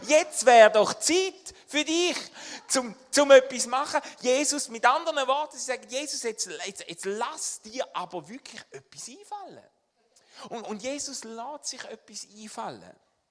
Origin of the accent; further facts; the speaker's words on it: Switzerland; Wir sind als Schweizer, wir sind ja so Festlandpiraten, oder?